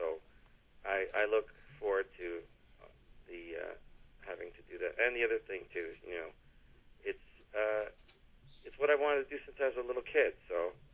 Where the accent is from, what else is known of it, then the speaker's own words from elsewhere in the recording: Toronto, Ontario, Canada; I grew up in Toronto.